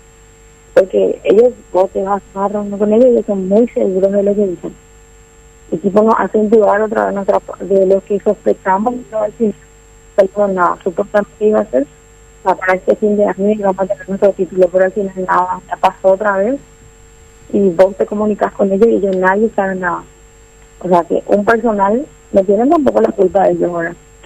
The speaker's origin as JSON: {"language": "Spanish", "town": "Villeta", "region": "Central", "country": "Paraguay", "said": "No, de Villeta."}